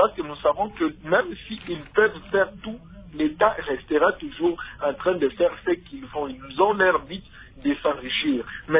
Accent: Kabinda, Lomami, DR Congo; Allez dans ma ville natale à Kadinda.

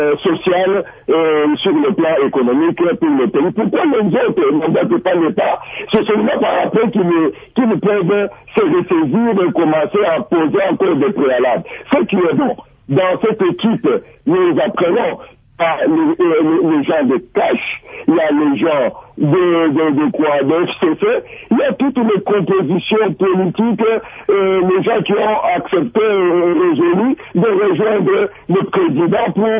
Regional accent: DR Congo; Que ce qui est chez nous en Afrique et principalement aussi au Congo, c'est la crise de confiance.

